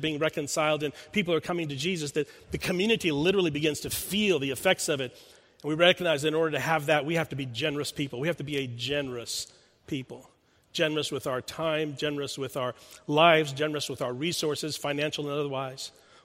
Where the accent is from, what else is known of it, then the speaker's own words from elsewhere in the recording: Houston, Texas, United States; I grew up in Houston, so it was the Houston Astros for me.